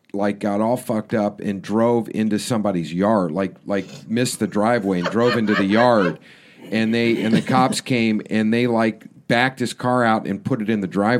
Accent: Oklahoma City, Oklahoma, United States; also born or lived in Tulsa / Stillwater; well, I was born in Tulsa, and I grew up in Oklahoma City, and then I lived in Stillwater, Oklahoma.

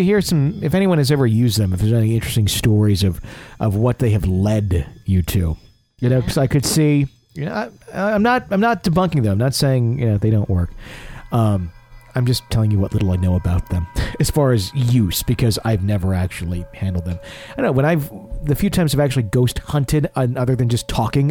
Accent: South Australia, Australia; a little fishing along the York Peninsula of my home state of South Australia.

